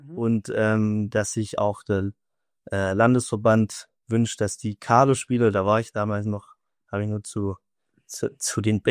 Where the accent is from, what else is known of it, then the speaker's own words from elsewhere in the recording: Neufra, Baden-Württemberg, Germany; von meiner Heimatort, von Neufra, das ist ein Stadtteil von Rottweil und da habe ich angefangen, Handball zu spielen